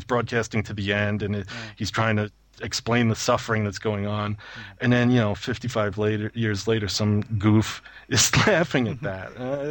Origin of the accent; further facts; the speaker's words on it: New York, United States; I mean, I am from New York, and so it really did.